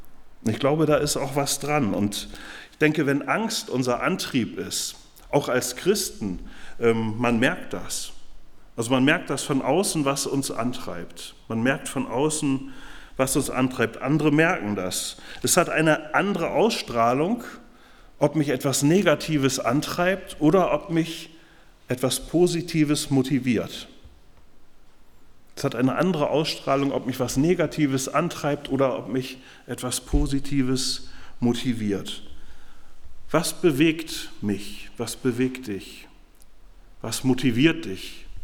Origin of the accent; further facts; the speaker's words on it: Northern Germany, Germany; auch ich so als Norddeutscher, bei mir merkt man das vielleicht auch nicht immer so.